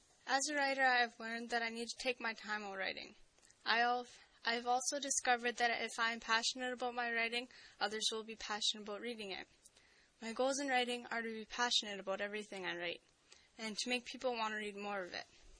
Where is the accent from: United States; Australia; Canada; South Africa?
Canada; Alberta; I'm a student from Northern Alberta.